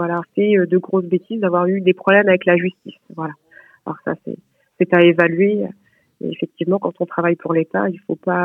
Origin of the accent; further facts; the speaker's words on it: Caen, Normandy, France; moved away; partir de chez soi pour pouvoir, comme moi j'ai pu le faire, puisque je suis de Caen, il y a 20 ans